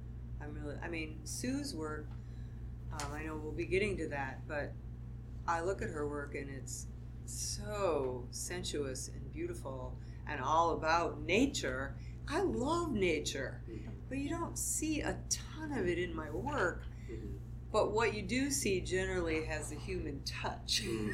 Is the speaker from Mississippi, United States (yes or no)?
no; Iowa, United States; I'm from Iowa.